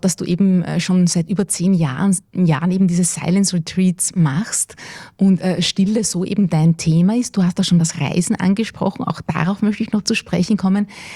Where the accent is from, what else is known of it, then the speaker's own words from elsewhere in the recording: Wieselburg, Lower Austria, Austria; Ja, wir sind alle aus Wisselburg.